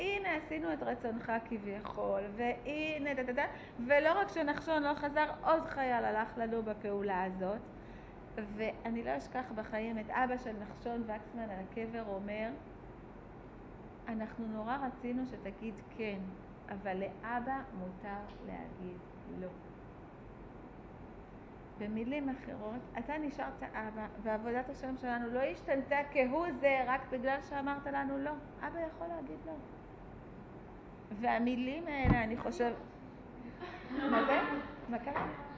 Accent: Beersheba, Southern District, Israel; אני במקור מבאר שבע, פעם ראשונה שהייתי פה, כאילו זה היה וואו.

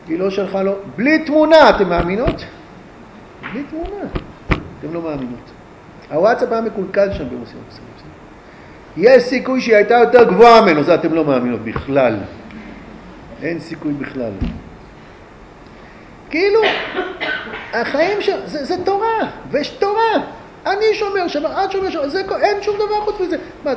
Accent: Ra'anana, Central District, Israel; אני חייתי, כשהייתי ילד, אני גרתי ברעננה, כמעט כל רעננה הייתה מעברות.

